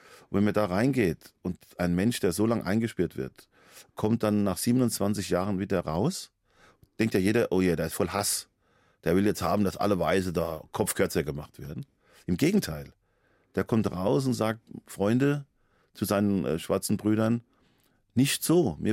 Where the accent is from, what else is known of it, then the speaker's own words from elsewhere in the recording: Hesse, Germany; accent: Hessian; auf der Bühne hört man das so stark, mein hessischen Dialekt